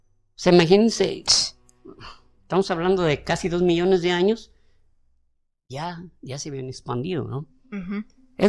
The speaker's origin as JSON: {"language": "Spanish", "country": "Mexico", "said": "Yo soy, ajá, mexicano y no tenemos ese problema"}